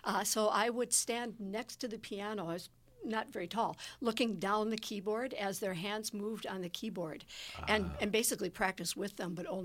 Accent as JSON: {"language": "English", "region": "Delaware", "country": "United States", "tie": "born there", "also_born_or_lived": "Chicago", "said": "So when I was born in Delaware, my father worked for DuPont Company in Wilmington."}